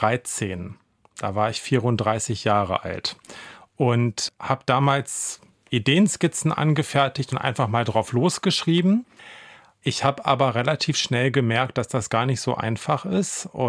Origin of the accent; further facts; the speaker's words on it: Braunschweig, Lower Saxony, Germany; Ich bin in der Nähe der Oker aufgewachsen und die zieht sich ja einmal um das ganze Stadtgebiet herum.